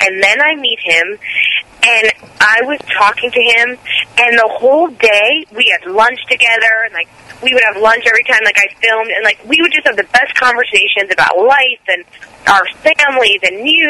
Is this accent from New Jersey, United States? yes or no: yes; New Jersey, United States; I happened to be at home in my house that I grew up in New Jersey with my mom, dad, and my grandmother.